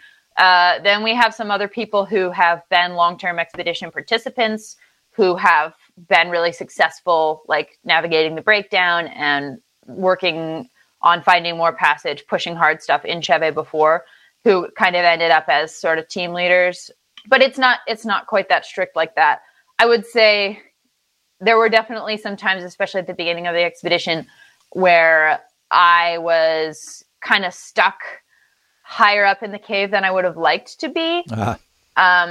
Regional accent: Virginia, United States; Yeah, so I'm from Virginia. I grew up in Southwest Virginia, really close to some of the caves there, actually.

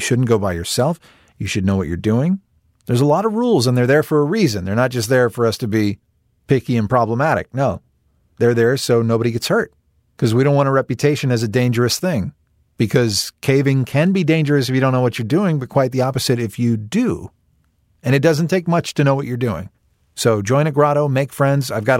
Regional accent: Indiana, United States; And while I'm on the subject of my home state, Indiana Cave Capers, the event that I never miss

